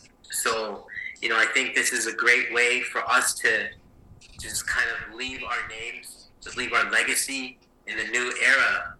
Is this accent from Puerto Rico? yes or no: no; Japan; English is a second language; I can be representing Japan, my home country.